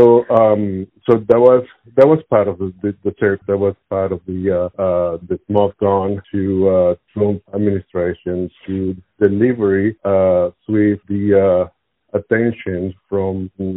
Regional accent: Venezuela; also born or lived in New York, United States; now in Canada; I was born and raised in Venezuela, and I moved to Canada in 2007 after living a few years in the United States, in New York.

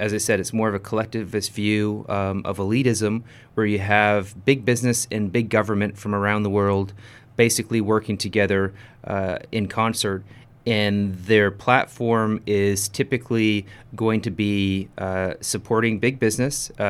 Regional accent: Vancouver, British Columbia, Canada; moved away as an adult; So I grew up in Vancouver, and when I graduated, I ended up going abroad.

